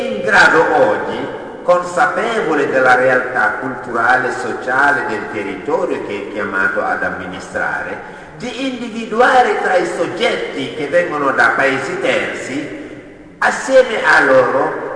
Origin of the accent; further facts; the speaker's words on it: Senegal; Io sono senegalese non per scelta.